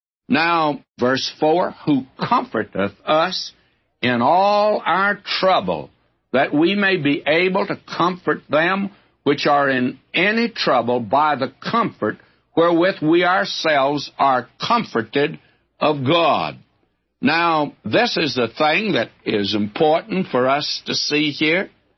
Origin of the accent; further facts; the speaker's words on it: the South, United States; Well, I'm a Southerner, but I never felt that was any comfort.